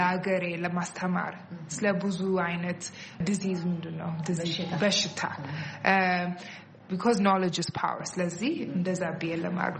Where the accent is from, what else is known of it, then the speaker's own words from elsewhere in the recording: Dubai, United Arab Emirates; Amharic is a second language; አሁን እኔ ዱባይ ነው ያደግኩት፣ ዱባይ ነው የተወለድኩት እና እዛ ነው ያደግኩት ለ17 ይርስ ለ17 ዓመት እና ግን ቋንቋን ስለማወቅ ትንሽ ነው ማውቀው። አሁን በደንብ እሰማለሁ ግን ብዙ አላወራም